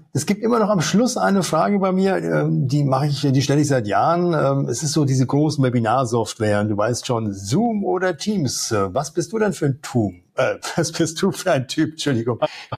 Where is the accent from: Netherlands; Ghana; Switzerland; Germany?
Switzerland; ich bin ja Schweizer, aber ich bin ein italo-schweizerischer Sizilianer, sage ich immer, in Europa zu Hause.